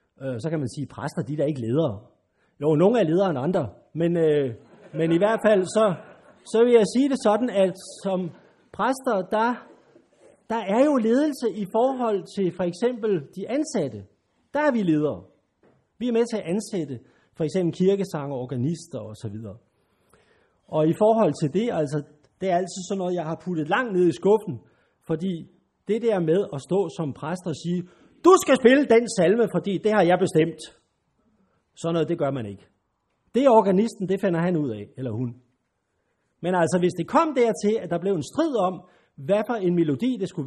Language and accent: Danish; Copenhagen, Capital Region of Denmark, Denmark; selvom jeg er københavner